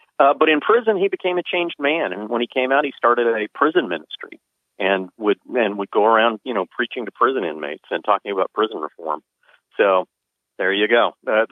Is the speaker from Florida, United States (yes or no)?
yes; Pensacola, Florida, United States; Hurricane Sally just dumped 3 feet of water on my hometown, Pensacola.